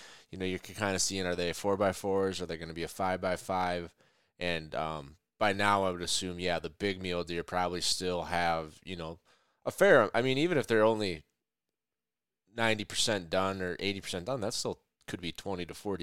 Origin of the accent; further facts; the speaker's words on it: Minnesota, United States; So I'm from Minnesota, like I mentioned